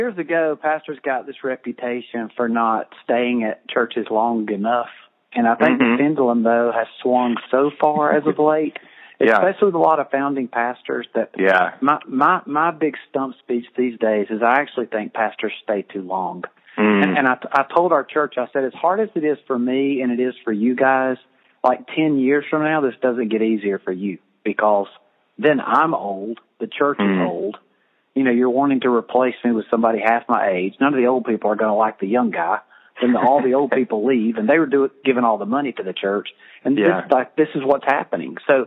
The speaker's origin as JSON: {"language": "English", "town": "Birmingham", "region": "Alabama", "country": "United States", "tie": "born or raised there", "said": "No, I grew up in Birmingham, and I wanted to leave the Bible Belt to plant a church, and God just wouldn't let me. We ended up in north of Atlanta in 1999 and plant a church."}